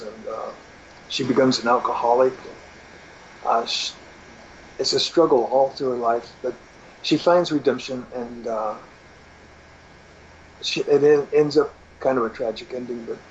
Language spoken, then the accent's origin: English; California, United States; I was raised in Central California. In the summertime, it gets quite hot there.